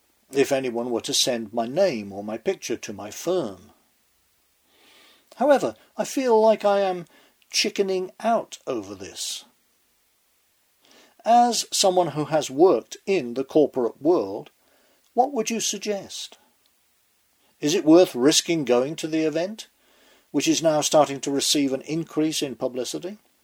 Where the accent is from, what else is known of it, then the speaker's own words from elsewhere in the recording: United States; The short answer to that is that as an American, I don't want anyone living in the shadows in this land of the free.